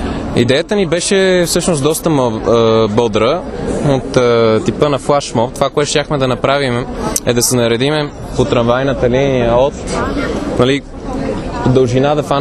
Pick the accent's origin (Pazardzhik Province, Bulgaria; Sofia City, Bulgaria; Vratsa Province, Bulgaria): Sofia City, Bulgaria; Sofia; Не, аз съм от Средец.